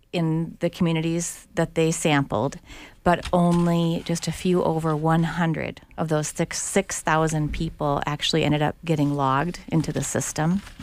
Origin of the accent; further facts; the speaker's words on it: Pierre, South Dakota, United States; communities the size of my hometown, Pierre, South Dakota.